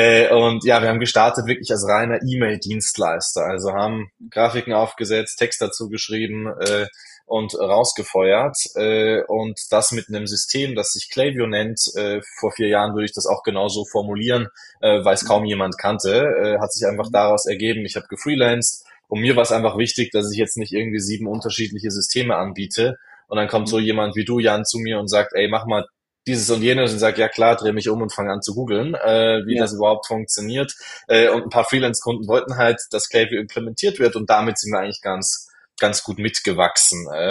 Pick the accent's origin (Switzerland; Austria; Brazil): Austria; now in Germany; mittlerweile ist Köln schon mal mitunter meine Lieblingsstadt als Österreicher in Deutschland.